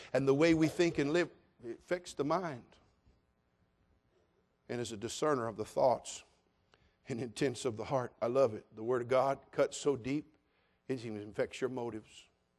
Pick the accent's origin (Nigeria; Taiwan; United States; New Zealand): United States; California; You're looking at an old liberal hippie from the 60s, born and raised in California